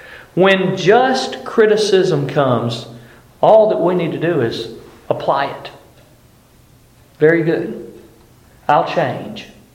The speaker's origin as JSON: {"language": "English", "region": "Alabama", "country": "United States", "tie": "born or raised there", "said": "I grew up in South Alabama. In South Alabama, the vernacular is not King James English. It's y'all."}